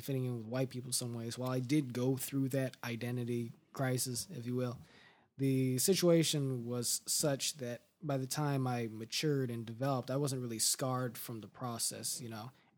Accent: Culver City, California, United States; I grew up in Los Angeles, but Culver City, California. I grew up in a very mixed racial school district, you know.

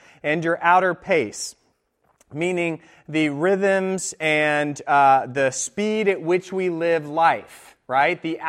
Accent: Sweden; first language Swedish; English is a second language; Some of you know that I grew up in Sweden. Swedish is my first language.

